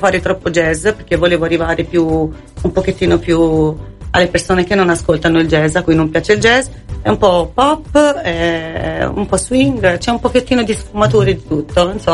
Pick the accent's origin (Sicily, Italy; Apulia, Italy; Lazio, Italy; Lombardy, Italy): Apulia, Italy; now in Tuscany, Italy; sono venuta poi qui in Toscana, perché non sono toscana ma sono della Puglia, originaria della Puglia.